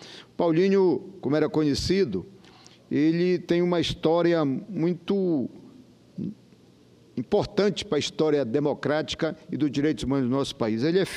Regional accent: Pará, Brazil; Eu também sou lá da Amazônia, sou lá do Pará.

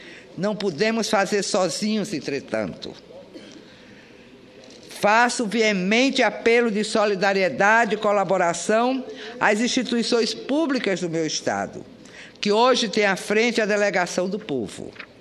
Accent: Mossoró, Rio Grande do Norte, Brazil; com a intercessão de Santa Luzia, padroeira de minha terra, Mossoró

